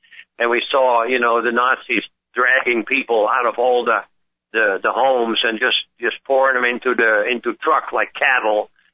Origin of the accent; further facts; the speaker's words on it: Amsterdam, North Holland, Netherlands; I'm a 72-year young dude. I was born and raised in Amsterdam, Holland during World War II. Just because my father's side was Jewish